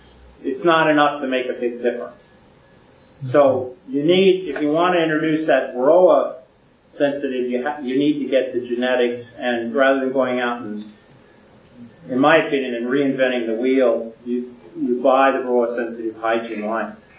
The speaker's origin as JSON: {"language": "English", "region": "California", "country": "United States", "said": "And I'm from California, so I hate saying that, but it's true."}